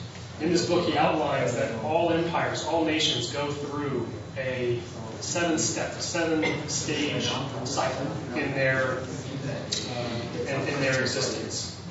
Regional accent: United States; You know, looking at my home country, the USA, it's easy to tell which stage it's in.

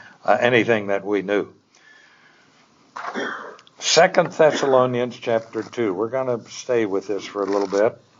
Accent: United States; excuse me, sir, I'm from America.

